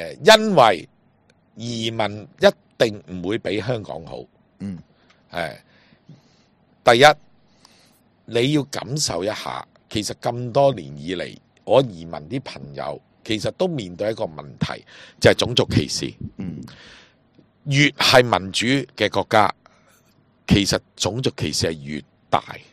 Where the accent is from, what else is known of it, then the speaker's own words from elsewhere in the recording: China; 总之我是中国人啦